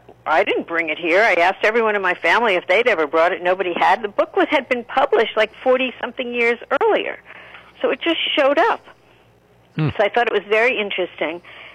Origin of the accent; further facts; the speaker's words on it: Hicksville, New York, United States; And I thought, well, I grew up in Hicksville, Long Island.